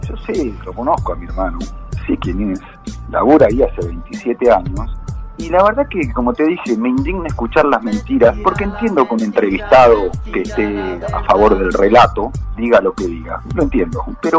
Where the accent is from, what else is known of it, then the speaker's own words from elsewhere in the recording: Bariloche, Río Negro, Argentina; Trabajo en Bariloche, vivo en Bariloche, toda mi vida estuve acá, mi familia también.